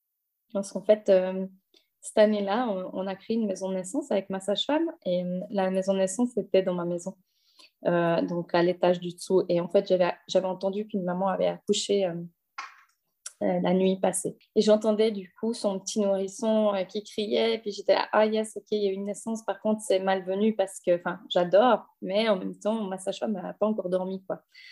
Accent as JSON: {"language": "French", "country": "Switzerland", "said": "Donc, chez nous, en Suisse, c'est totalement légal, hein."}